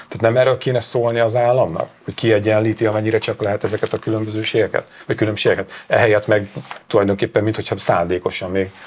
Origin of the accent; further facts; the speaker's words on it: Borsod-Abaúj-Zemplén, Hungary; Éltem velük együtt, borsodi gyerek vagyok, az Empléni, de borsodi gyerek vagyok